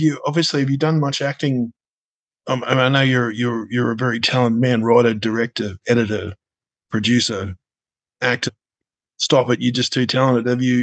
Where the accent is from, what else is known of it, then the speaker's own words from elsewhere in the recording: Australia; I'm as Australian as you get, but my whole family on my mother's side is from Scotland